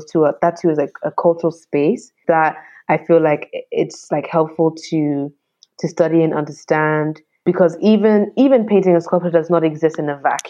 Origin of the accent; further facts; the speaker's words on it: Ghana; how then that makes space for other forms of art, and especially sort of like being Ghanaian. And like, if I was just understanding Ghana's arts in terms of painting and sculpture, I would be missing so much.